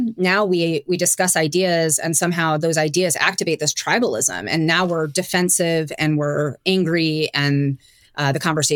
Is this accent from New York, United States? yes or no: yes; Brighton, New York, United States; I actually am from Rochester, which is weird. I grew up in Brighton, which is a suburb of Rochester, has a large Jewish population